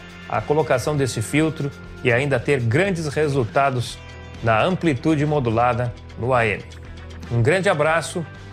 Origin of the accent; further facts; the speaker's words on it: Pelotas, Rio Grande do Sul, Brazil; now in Rancho Queimado, Brazil; E eu consegui escutar a Rádio Universidade de Pelotas, da minha cidade natal, aqui em Rancho Queimado.